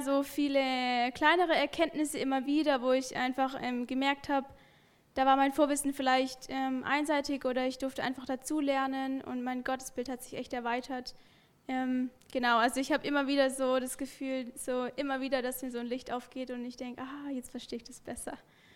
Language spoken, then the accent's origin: German; Echterdingen, Baden-Württemberg, Germany; Ich komme hier 10 Minuten von hier aus Echterding.